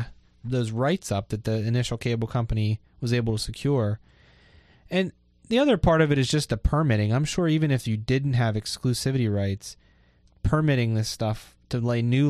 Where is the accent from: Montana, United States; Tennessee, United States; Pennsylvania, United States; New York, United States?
Pennsylvania, United States; Ebensburg; just like I'm from Ebensburg, and originally it was, when I was a kid, it was like TCI cable.